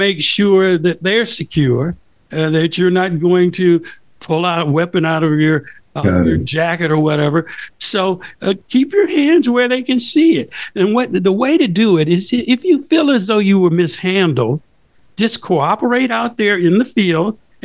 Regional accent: Los Angeles, California, United States; I remember growing up in South L.A., and, you know, I saw one of my teen friends get killed by the police.

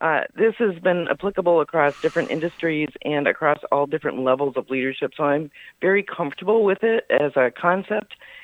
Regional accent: Engadine, Michigan, United States; I grew up in Ingadine, Inga-ringa-dingadine

